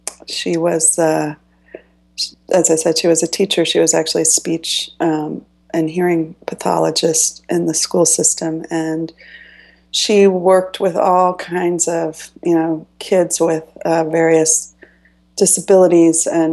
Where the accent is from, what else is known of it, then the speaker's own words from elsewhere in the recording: Miami, Florida, United States; No, actually, exactly the opposite. I grew up in Miami, Florida.